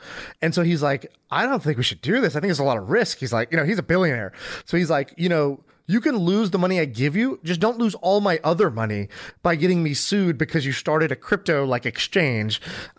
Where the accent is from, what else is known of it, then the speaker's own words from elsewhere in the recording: United States; And so, even me, I grew up in America, but I didn't do Boy Scouts